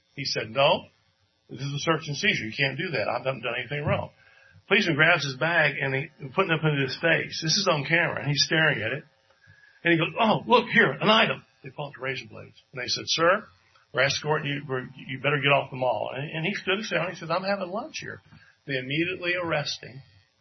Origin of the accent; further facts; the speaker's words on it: Charlottesville, Virginia, United States; I'm from Charlottesville, Virginia.